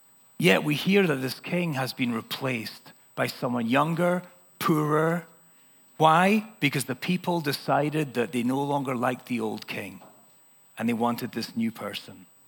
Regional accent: United Kingdom; I realized this growing up in Britain

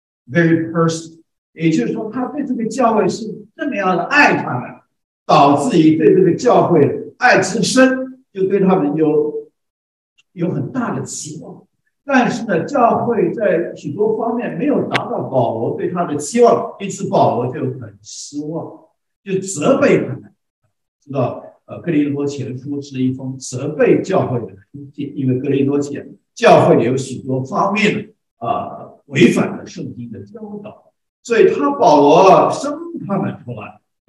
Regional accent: China; 对于我们中国人吃的稀饭啊，他们简直是不容入口。

